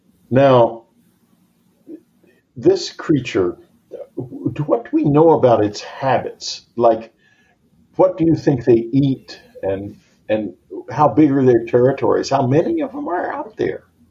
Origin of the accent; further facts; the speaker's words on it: Texas, United States; Listen, I grew up in Texas where deer season meant venison season and sausage and all kinds of things.